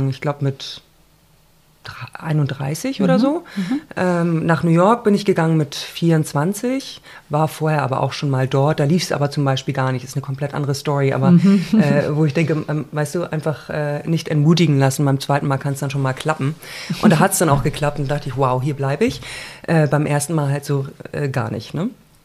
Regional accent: Germany; born there; also born or lived in United States; Ich bin in Deutschland geboren, habe aber sehr lange, 15 Jahre insgesamt, in Amerika gelebt.

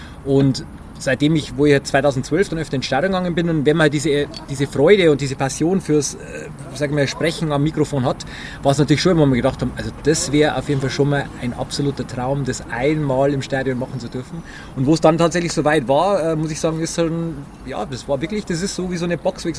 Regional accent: Bad Kötzting, Bavaria, Germany; da bin ich geboren und aufgewachsen in Kötzting und jetzt Bad Kötzting.

